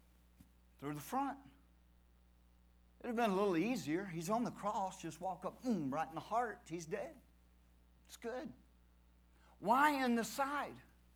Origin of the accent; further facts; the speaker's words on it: Sweeney, Texas, United States; So, I grew up in Sweeney, Texas. Salute. In Sweeney growing up, I had dogs.